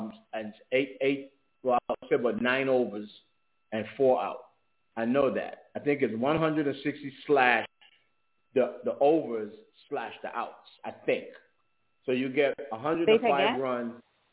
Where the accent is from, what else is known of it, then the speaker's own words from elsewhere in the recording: St. Kitts & Nevis; born there; I was trying to tell people that I was born in St. Kitts, but I grew up in St. Mark